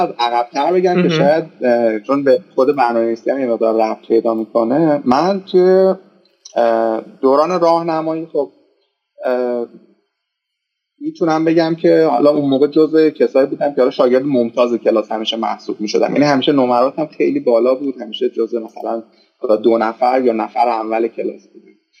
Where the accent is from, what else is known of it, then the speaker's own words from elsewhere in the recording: Shiraz, Fars, Iran; من 30 سالمه الان در حال حاضر و اهل شیراز هم هستم.